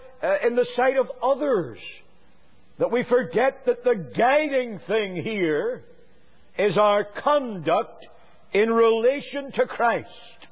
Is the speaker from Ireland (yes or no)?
yes; Ireland; I come from Ireland where we fiddle. We don't violinize.